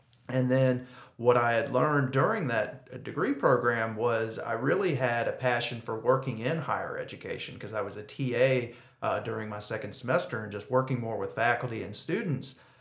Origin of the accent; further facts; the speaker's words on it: Alabama, United States; I went to the University of Alabama. I'm originally from Alabama myself.